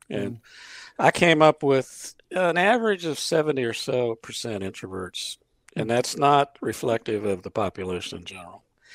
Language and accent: English; Dayton, Ohio, United States; I'm from Dayton. So, Kimberly, I don't know where you're from. You know, I want to put in there what town you hail from. But, no, I'm born and raised in Dayton.